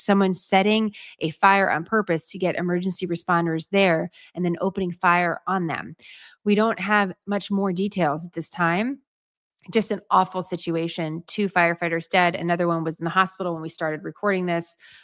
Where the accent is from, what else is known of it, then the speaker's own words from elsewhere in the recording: San Francisco, California, United States; Growing up in San Francisco, again, a very progressive city, I went to the public library all the time on Clement Street, by the way, in San Francisco, near where I live.